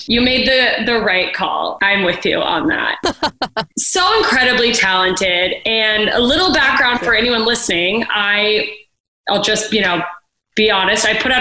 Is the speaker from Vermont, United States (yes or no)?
no; Alaska, United States; I grew up in Alaska and we have a pretty big Filipino population